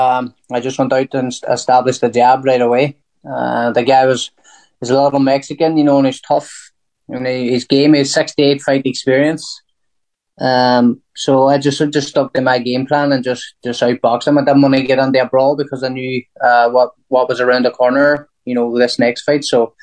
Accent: Derry, Northern Ireland, United Kingdom; Well, I come from Derry

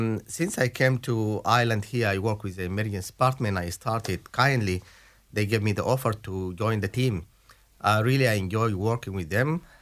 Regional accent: Sudan; English is a second language; also born or lived in England; Originally, I'm from Sudan and partially from England. My background started when I graduated back home in Sudan

